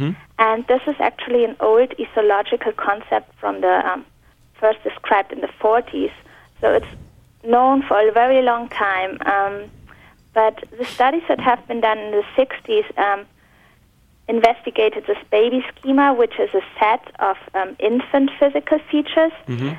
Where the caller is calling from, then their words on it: Münster, North Rhine-Westphalia, Germany; English is a second language; I'm actually calling from Germany. I was a visiting graduate student, like a visiting scholar at Penn, at the University of Pennsylvania, and right now I'm back to my hometown in Münster